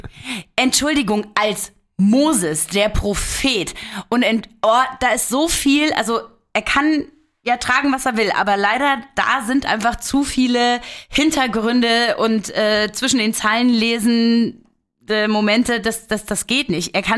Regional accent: Berlin, Germany; ich bin aus Berlin hierher gezogen, schon vor zig Jahren

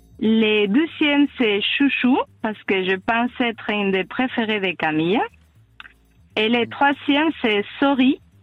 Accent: Spain; French is a second language; Et je suis espagnole.

